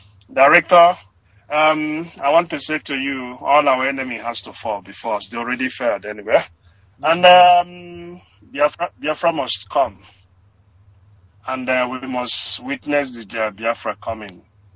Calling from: Australia; I'm calling from Australia.

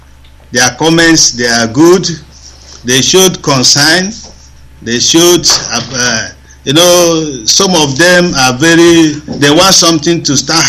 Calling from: Germany; No, I'm calling from Germany

